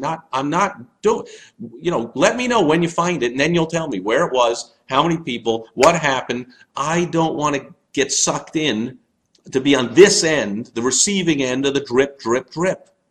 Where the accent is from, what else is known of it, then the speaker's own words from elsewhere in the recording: The Colony, Texas, United States; Every day, we'd go by the store, my hometown, it was called The Colony, the newsstand, the stationery store, whatever it was, that had the baseball cards on the way home from school everyone would go to in the neighborhood